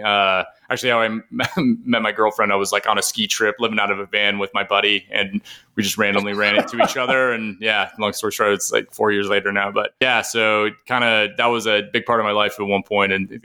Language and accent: English; Idaho, United States; now in Denver, United States; But I'm from Idaho originally and probably will end up there long term.